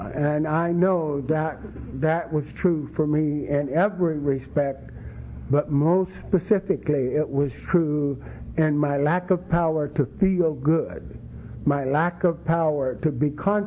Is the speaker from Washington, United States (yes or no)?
no; Kansas, United States; also born or lived in Los Angeles; I'm a native of Los Angeles, but I was raised in Kansas. My folks were Okies about six times over, and I was raised in this little farm community about 45 miles southwest of Wichita.